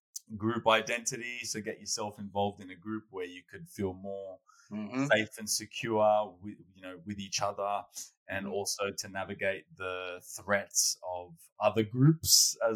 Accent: Sydney, New South Wales, Australia; So I grew up in Western Sydney. By the age of 8, my parents got a divorce and I was raised by a single mother.

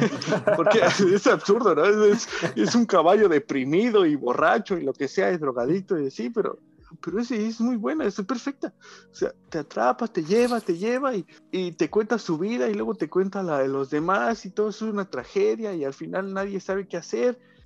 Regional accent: Mexico; pues nosotros como mexicanos

